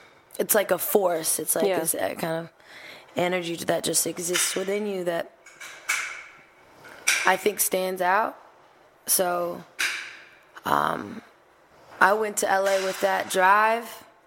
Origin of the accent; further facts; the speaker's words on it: Berlin, Germany; English is a second language; Yeah, I'm really from Berlin.